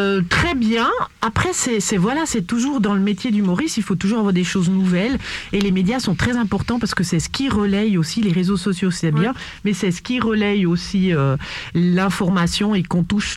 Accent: Martigny, Valais, Switzerland; je viens de Martigny et j'ai la chance de tourner dans toute la Suisse romande

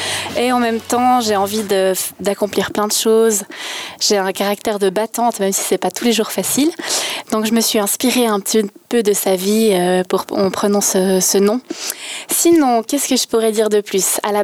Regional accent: Combremont-le-Grand, Vaud, Switzerland; Je viens d'un petit village de la Broye vaudoise, Combremont-le-Grand.

